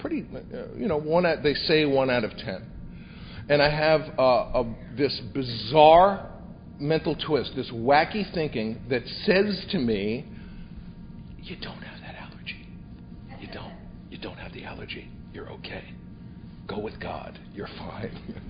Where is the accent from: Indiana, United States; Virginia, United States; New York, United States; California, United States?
New York, United States; New York City; I grew up in the Bronx in New York City to a completely insane family.